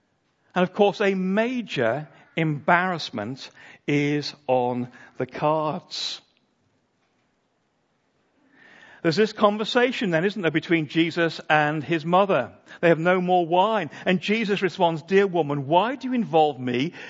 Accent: Egremont, North West England, United Kingdom; You will see some signs to my hometown. For reasons I've never fully understood, they built a bypass around it. And so you can scoot round now, but the sign is there, Egremont, historic market town.

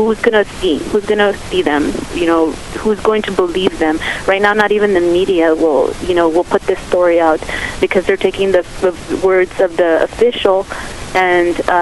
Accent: Los Fresnos, Texas, United States; I grew up in Los Fresnos, actually in a colonia just outside of Los Fresnos. And it's very isolated.

